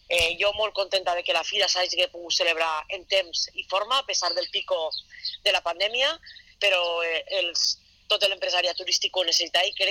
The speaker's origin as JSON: {"language": "Catalan", "town": "Castellón de la Plana", "region": "Valencian Community", "country": "Spain", "said": "perquè serà que som de Castelló i mos tire la terreta"}